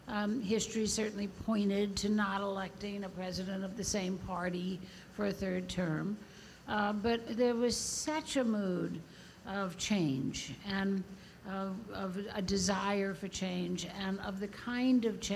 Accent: the South, United States; some of it is because I grew up in the South and I recognized a lot of it.

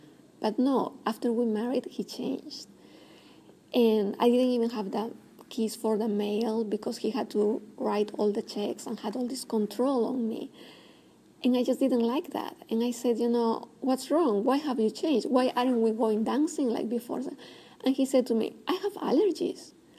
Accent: Peru; moved away as an adult; I've come to this country to study. And when I was living with her, I loved the gym because in my hometown in Peru, we never had a gym.

